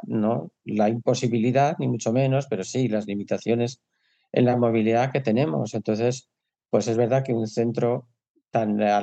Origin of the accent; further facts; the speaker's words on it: Madrid, Community of Madrid, Spain; podría ir porque estoy en Madrid y porque soy de Madrid, pero me pilla muy lejos